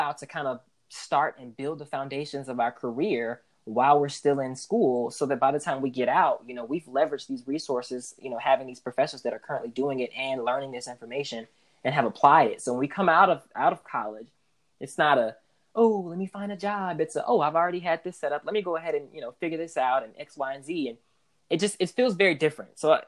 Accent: Atlanta, Georgia, United States; I am from Atlanta. So our homecoming events are like a citywide thing.

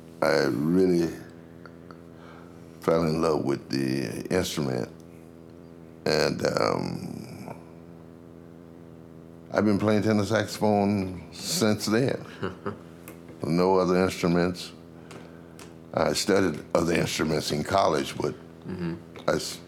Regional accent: Florence, South Carolina, United States; I'm from South Carolina. Okay. Florence, South Carolina.

